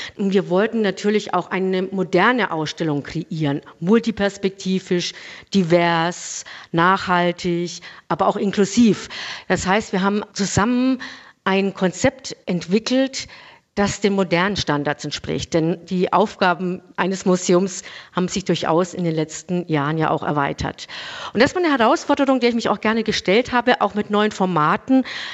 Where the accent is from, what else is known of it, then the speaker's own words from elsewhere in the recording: Bavaria, Germany; Zunächst bin ich keine echte Kölnerin, man hört es vielleicht auch, ich komme ursprünglich aus Franken